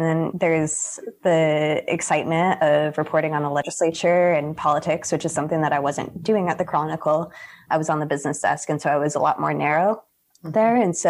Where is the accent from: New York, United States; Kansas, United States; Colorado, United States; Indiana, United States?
Colorado, United States; I'm from Colorado, and so I'm anxiously watching the Colorado Sun to see how they will do.